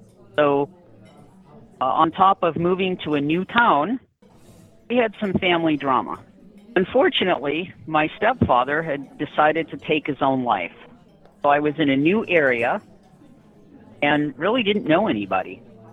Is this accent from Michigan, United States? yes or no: yes; Michigan, United States; also born or lived in Detroit; So I was born in Detroit, Michigan, and as a child moved up to the Upper Peninsula of Michigan. It was a great place to grow up.